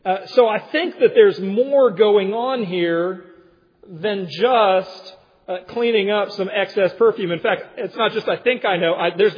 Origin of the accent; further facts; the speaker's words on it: Virginia, United States; and I was raised in the Commonwealth of Virginia and love dearly Virginia.